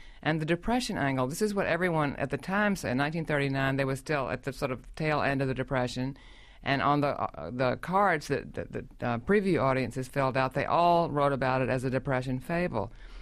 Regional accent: the South, United States; moved away; because I'm from the South. But this is why it suddenly opened up to me as just an enormous opportunity, because I had left the South.

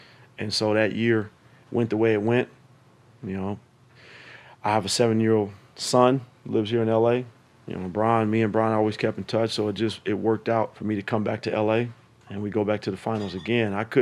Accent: California, United States; Oh, I'm from the Bay.

